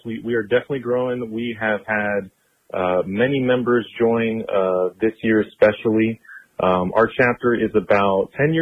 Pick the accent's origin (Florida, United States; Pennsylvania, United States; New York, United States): Florida, United States; Tampa; Yeah, so I grew up in Tampa. I'm local here, lived here most of my life.